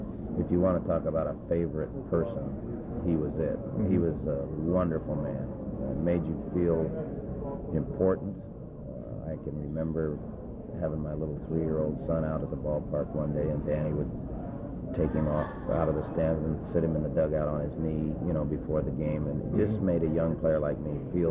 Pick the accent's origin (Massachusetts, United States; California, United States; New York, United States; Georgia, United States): California, United States; North Hollywood; I mean, I grew up in the San Fernando Valley, North Hollywood, and they scouted me in high school